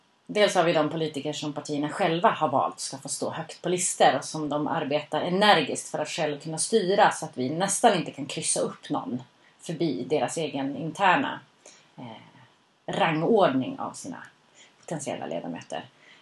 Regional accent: Skellefteå, Västerbotten County, Sweden; alltså jag är från Skellefteå

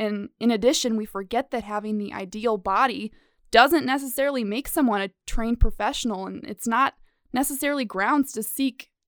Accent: South Bend, Indiana, United States; I'm from South Bend, Indiana.

